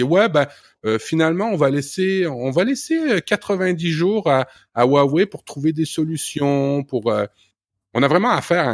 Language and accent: French; Canada; en tant que bon Canadien, je ne serais pas un cocorico parce que nous, c'est plus des castors